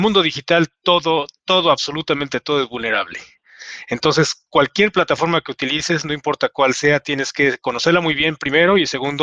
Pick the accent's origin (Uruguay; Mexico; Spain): Mexico; Mexico City; Sí, soy de la Ciudad de México. Orgullosamente mexicano.